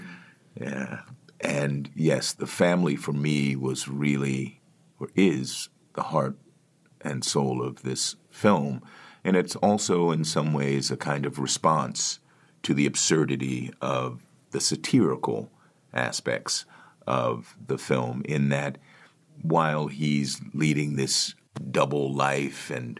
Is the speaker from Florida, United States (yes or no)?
no; Washington, District of Columbia, United States; The book is set in Washington, D.C., which is my hometown